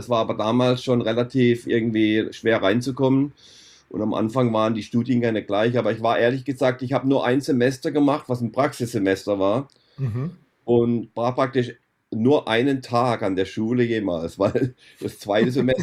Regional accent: Germany; ich bin ja als Trailfahrer aufgewachsen in Deutschland

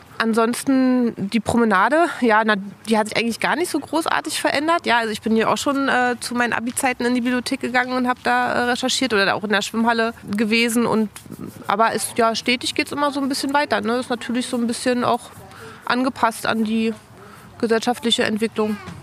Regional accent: Berlin, Germany; also ich bin ja ein Großteil meiner Kindheit hier in der Nähe aufgewachsen, also jetzt wohnen wir ein bisschen weiter weg

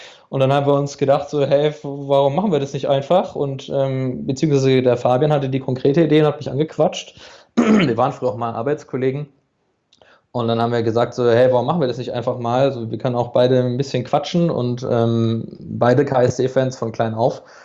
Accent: Karlsruhe, Baden-Württemberg, Germany; Geboren, aufgewachsen in Karlsruhe bin ich

